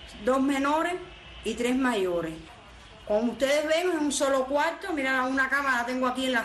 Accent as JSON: {"language": "Spanish", "country": "Cuba", "said": "soy una cubana"}